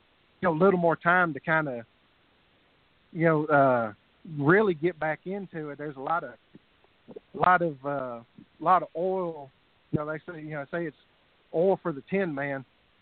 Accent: Texas, United States; I'm stubborn as a mule. You know, I'm Texan, so I – You can't get rid of me that easy.

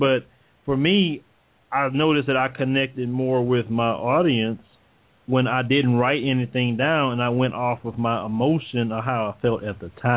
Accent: the South, United States; accent: Southern; They have newscasters that down here in the South, and you don't hear any Southern accent at all.

